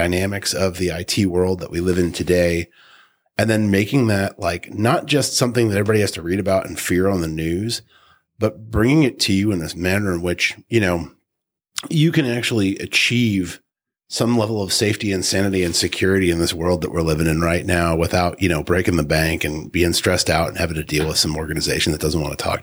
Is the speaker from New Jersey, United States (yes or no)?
yes; New Jersey, United States; now in Peoria, United States; I grew up in New Jersey.